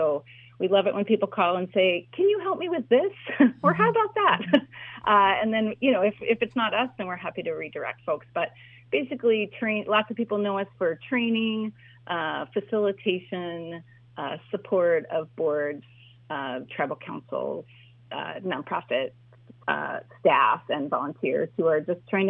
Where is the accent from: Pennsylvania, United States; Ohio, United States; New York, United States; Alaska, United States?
Alaska, United States; Anchorage; lifelong Alaskan, born and raised in Anchorage, where my family came during mandatory doctor draft, actually, during the Vietnam War.